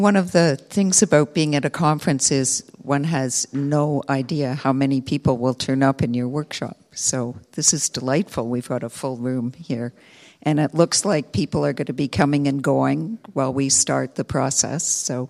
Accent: Ottawa, Ontario, Canada; So I am from Ottawa, Canada

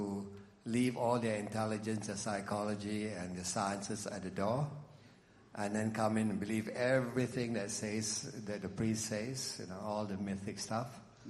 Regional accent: Singapore; from Singapore.

